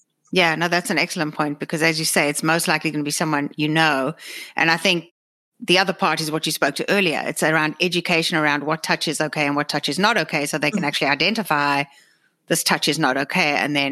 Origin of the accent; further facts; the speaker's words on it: South Africa; I grew up in South Africa where nobody talked about this.